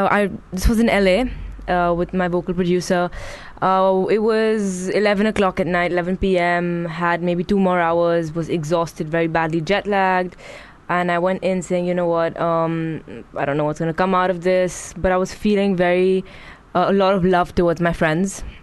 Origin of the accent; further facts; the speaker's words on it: Mumbai, Maharashtra, India; now in London, United Kingdom; So when I came down to London from Bombay, I just literally didn't carry any summer wear.